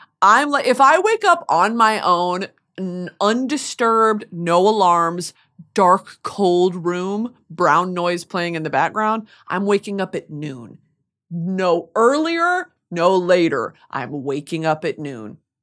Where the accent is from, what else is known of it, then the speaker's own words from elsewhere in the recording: Texas, United States; Every single summer growing up in Texas, I was riddled with mosquito bites.